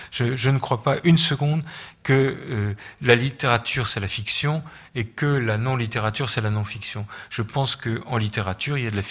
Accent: Brittany, France; je suis breton, je suis né près de la mer.

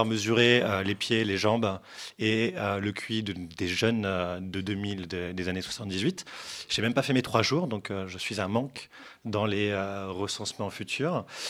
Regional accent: France; born there; mes deux parents sont portugais et je suis né en France. Et donc, j'ai obtenu la nationalité française à mes 18 ans.

